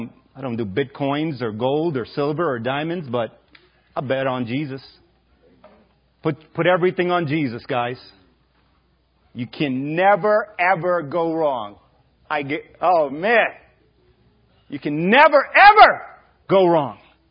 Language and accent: English; India; born there; I was born in India and in Indian ancestry